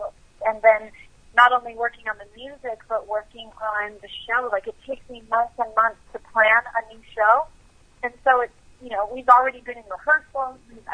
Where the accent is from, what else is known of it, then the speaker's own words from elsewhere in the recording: Arizona, United States; Well, I grew up in Arizona. I was actually born in California.